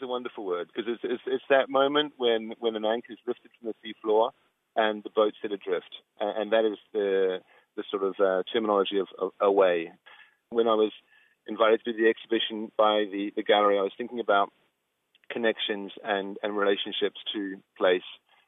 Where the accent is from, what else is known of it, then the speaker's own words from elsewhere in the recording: South Island, New Zealand; moved away as an adult; growing up in the South Island